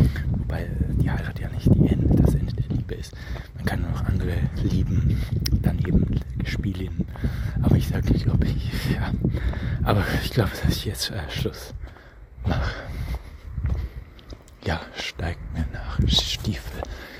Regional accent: Germany; diese Dinge im Ausland, die gehen mich nichts an, ich bin Deutscher

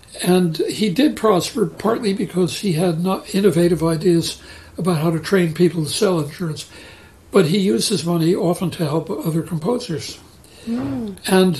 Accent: New Haven, Connecticut, United States; But then, of course, I was from New Haven, and he had gone to Yale, and, you know, he's from Connecticut, so eventually you develop that kind of patriotic feeling about New England.

